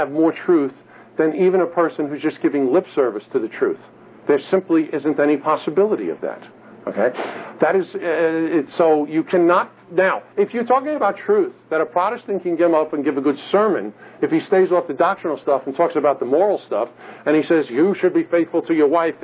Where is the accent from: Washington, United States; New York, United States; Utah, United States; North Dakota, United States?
New York, United States; Bronx; born there; I was born in the Bronx in New York City. No matter what I do for the rest of my life, I can never change where I was born.